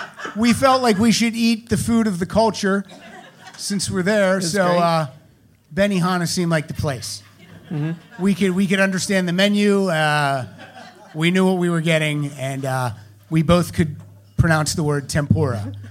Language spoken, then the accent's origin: English; Pennsylvania, United States; I'm from Pennsylvania and okay. I say words weird.